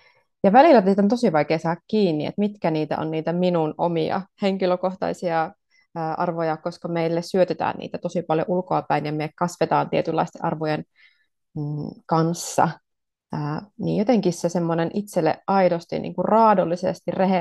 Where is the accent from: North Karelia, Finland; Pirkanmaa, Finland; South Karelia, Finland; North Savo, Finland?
North Savo, Finland; Kuopio; Mä oon kuopiolainen, äiti, nainen, ihminen ihmiselle.